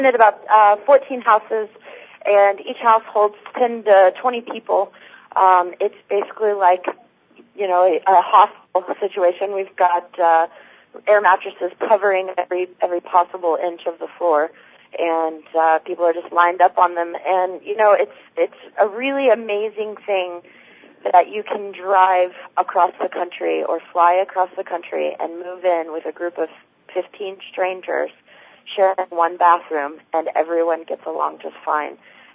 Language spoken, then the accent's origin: English; Fordland, Missouri, United States; moved away as an adult; now in Tulsa, United States; I'm 28 years old, and I'm from Fordland, Missouri. I moved to Tulsa, Oklahoma about 8 months ago